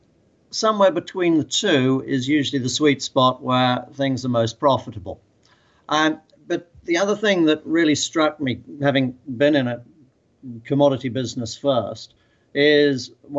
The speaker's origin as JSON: {"language": "English", "town": "Wirral", "region": "North West England", "country": "United Kingdom", "tie": "born or raised there", "said": "Okay, so I grew up on the Wirral, just south of Liverpool."}